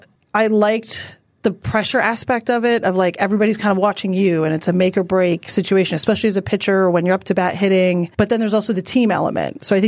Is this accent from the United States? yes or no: no; Canada; Growing up in Canada playing sports